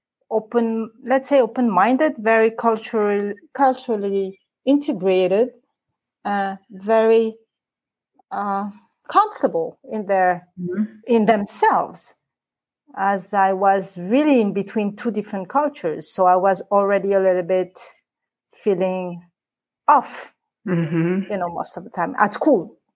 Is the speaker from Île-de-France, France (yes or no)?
yes; Paris, Île-de-France, France; from an Armenian family. So I'm an immigrant. I mean, you know, I was raised and born and raised in Paris, but my family, parents, both come from different part of the world.